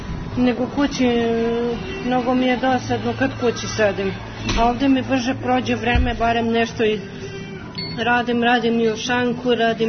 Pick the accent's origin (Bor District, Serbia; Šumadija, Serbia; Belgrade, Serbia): Belgrade, Serbia; Ja sam iz Beograda sa Dorćala.